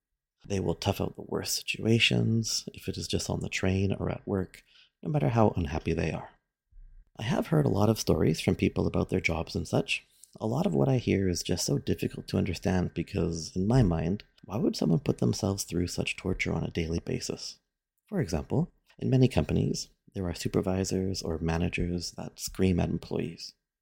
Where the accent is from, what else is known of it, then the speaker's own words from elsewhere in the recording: Canada; And as a Canadian, I said once wise man very purposely.